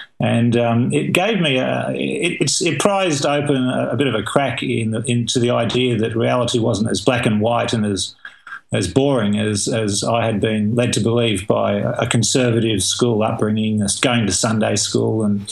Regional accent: Tasmania, Australia; also born or lived in England; I was born in England in 1961. We emigrated when I was about 4 years old to the island state at the bottom of Australia, literally the other side of the planet.

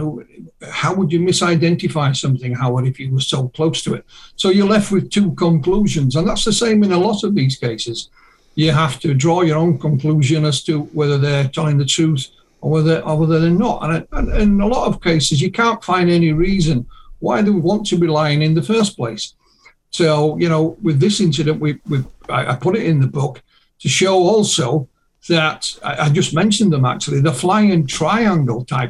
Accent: Yorkshire and the Humber, United Kingdom; because me being a Yorkshireman, I've no chance, you know.

